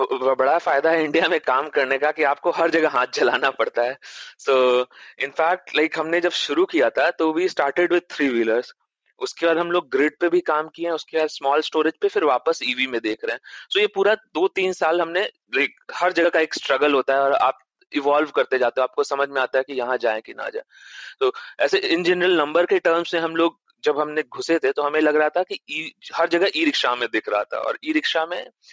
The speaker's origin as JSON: {"language": "Hindi", "town": "Patna", "region": "Bihar", "country": "India", "tie": "born there", "said": "मेरा जन्म पटना में हुआ था और उसके बाद पढ़ाई मेरी बीएचयू में हुई थी, बनारस हिंदू यूनिवर्सिटी में।"}